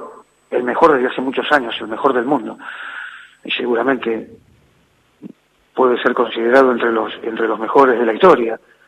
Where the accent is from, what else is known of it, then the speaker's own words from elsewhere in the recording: Argentina; como argentino